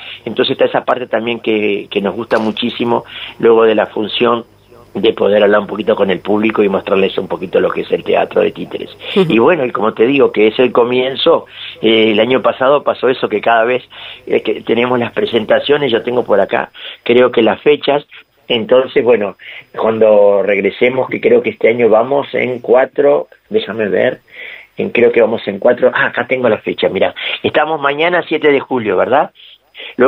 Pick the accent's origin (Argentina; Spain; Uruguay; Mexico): Uruguay; yo vengo de Uruguay